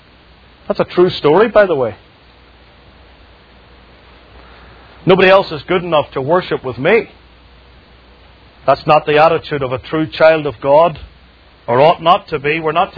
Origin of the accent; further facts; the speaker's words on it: United Kingdom; I come from the United Kingdom. There are millions of them all over the place, so it's very plentiful. I grew up eating lamb